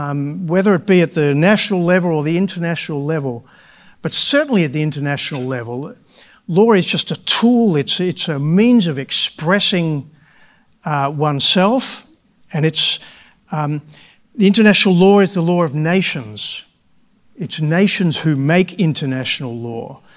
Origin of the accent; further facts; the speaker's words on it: Australia; moved away as an adult; also born or lived in United Kingdom; now in Netherlands; I grew up in Australia, and I actually came to the UK in my mid-20s, lived here for a few years, and then I met my wife, who is Dutch, and moved to Holland in the early 90s.